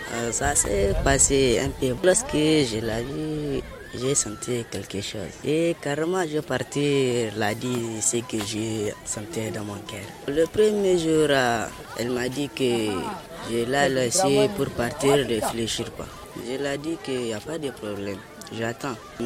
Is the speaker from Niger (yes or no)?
yes; Niamey, Niger; j'ai 18 ans, je suis en classe de 5e B, je suis de Niamey.